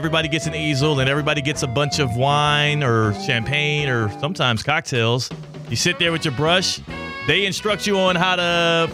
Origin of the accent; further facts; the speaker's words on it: Miami, Florida, United States; But yes, I will rock my hometown team here and there in opposing ballparks.